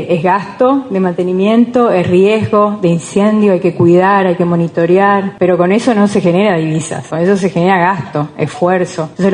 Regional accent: Eldorado, Misiones, Argentina; Yo en Misiones soy del Dorado, a nivel país. El Dorado es el polo productivo industrial más importante del país.

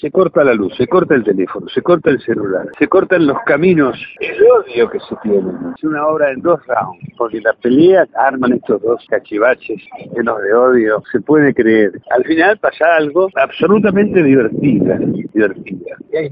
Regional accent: Pellegrini, Buenos Aires Province, Argentina; un pueblo como este, precioso, que se parece a mi pueblo, a Pellegrini.

